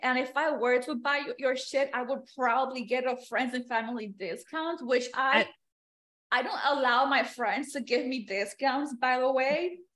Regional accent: New York, United States; I love coffee. I'm a New Yorker. Give me my coffee.

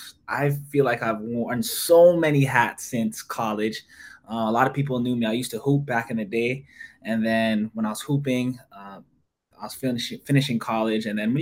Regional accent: Toronto, Ontario, Canada; And I'm from Canada, Toronto, Canada.

